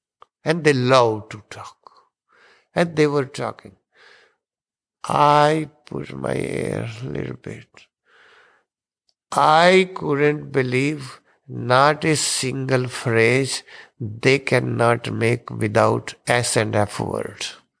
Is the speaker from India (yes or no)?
yes; India; English is a second language; I came from India first time. I didn't know the English much.